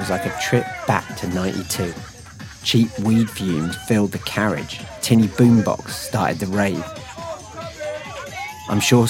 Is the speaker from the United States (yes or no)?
no; East of England, United Kingdom; I'm a podcaster from Essex and a music fan.